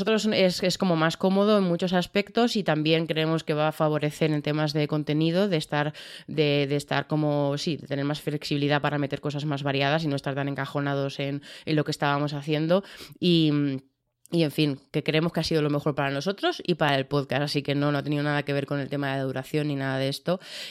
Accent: Madrid, Community of Madrid, Spain; de Madrid

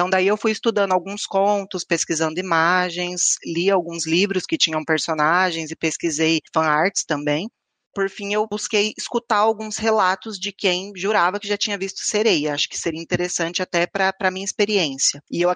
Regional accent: Campinas, São Paulo, Brazil; eu moro no interior de São Paulo, sou campineiro

